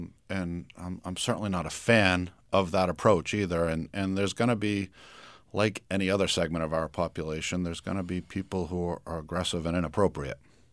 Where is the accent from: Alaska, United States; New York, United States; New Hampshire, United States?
New Hampshire, United States; Somersworth; we had an ordinance passed in my hometown of Somersworth